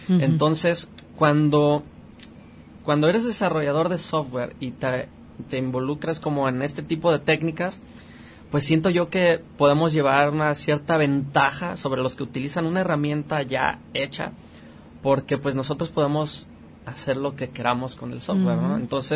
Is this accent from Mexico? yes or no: yes; El Grullo, Jalisco, Mexico; also born or lived in Guadalajara; Pues me considero del Grullo porque pues ahí fue donde pasé mis primeros años. Mi familia, de alguna manera, venimos de ahí.